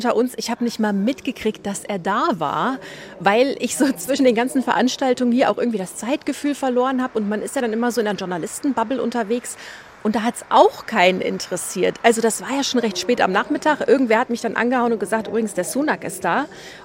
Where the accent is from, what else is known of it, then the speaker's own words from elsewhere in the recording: Germany; now in London, United Kingdom; Wenn ich mit Leuten ins Gespräch komme und sage, ich komme aus Deutschland